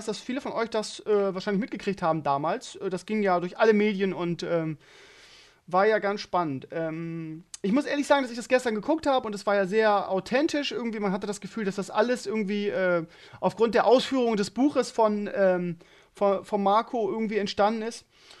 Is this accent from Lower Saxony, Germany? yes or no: no; Bremen, Germany; ich komme ja aus Bremen-Gröpelingen, das ist der Stadtteil oder einer der Stadtteile, ich glaube jetzt mittlerweile nicht mehr, aber einer der Stadtteile in Deutschland mit dem höchsten Ausländeranteil. Von daher hatte ich eigentlich meine gesamte Kindheit lang mehr ausländische ausländisch-stämmig